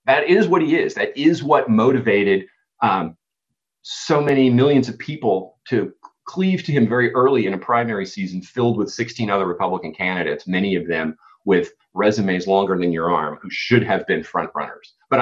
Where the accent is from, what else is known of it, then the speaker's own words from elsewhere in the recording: California, United States; I'm a blue person, so I'm from California.